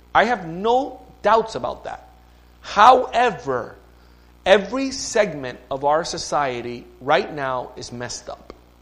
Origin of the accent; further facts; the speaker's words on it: Miami, Florida, United States; I'm Cuban background, Cuban parents, born and raised in Miami, Florida, which is almost Cuba. But it's United States. So I'm fluent in both English and Spanish.